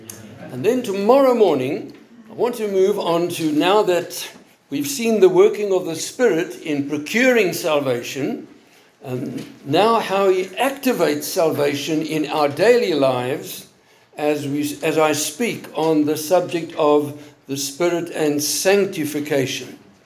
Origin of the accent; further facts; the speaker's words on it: South Africa; I come from South Africa. I was born there many hundreds of years ago.